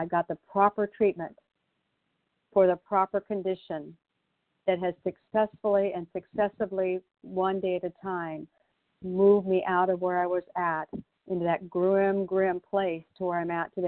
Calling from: Canby, Oregon, United States

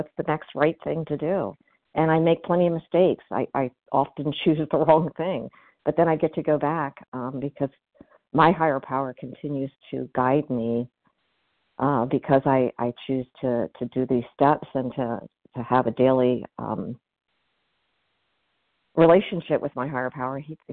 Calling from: Maryland, United States; from Maryland.

